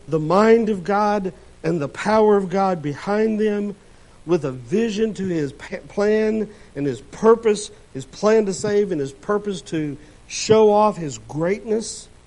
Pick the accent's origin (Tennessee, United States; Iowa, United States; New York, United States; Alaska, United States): Tennessee, United States; Memphis; I grew up in the Mid-South, South Memphis. I lived there during tumultuous times, even Dr. King's death. I was 13, had nothing to do with it. But our neighborhood went from white to black in a flash.